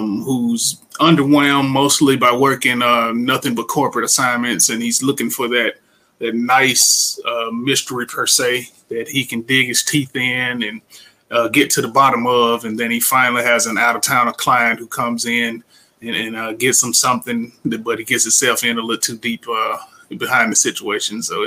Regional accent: Jackson, Tennessee, United States; I'm from Jackson, Tennessee, which is about an hour from Memphis.

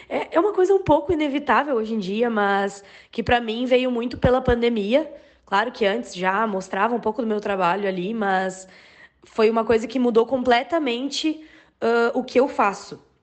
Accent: Santa Maria, Rio Grande do Sul, Brazil; eu sou de Santa Maria, no Rio Grande do Sul. Então, cara, coisa de cidade pequena, faz um pouco de tudo, sabe?

